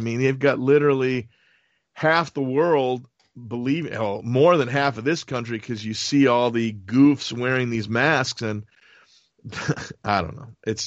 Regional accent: Wisconsin, United States; Where I was born and raised in Wisconsin

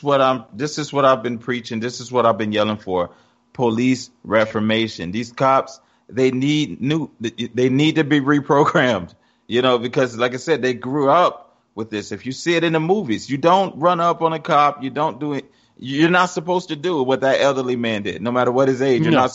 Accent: Jacksonville, Florida, United States; I grew up in an area called Washington Heights in Jacksonville, Florida.

